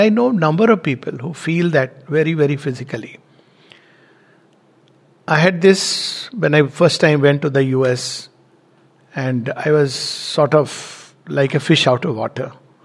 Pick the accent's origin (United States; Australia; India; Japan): Japan; As I had when I came from Japan, I was on the boat at sea, not expecting anything.